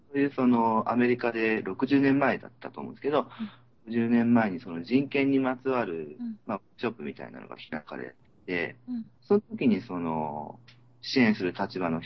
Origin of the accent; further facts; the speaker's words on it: Sapporo, Hokkaido, Japan; also born or lived in Tomakomai; 僕もともと、生まれは苫小牧なんですけど、育ちは札幌で、札幌にずっと長いこと、3年ぐらい前までいたんですけど